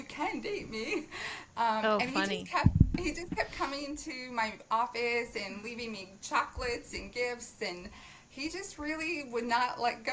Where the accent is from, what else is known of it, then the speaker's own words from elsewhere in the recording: Chicago, Illinois, United States; moved away as an adult; So I'm originally actually from Chicago.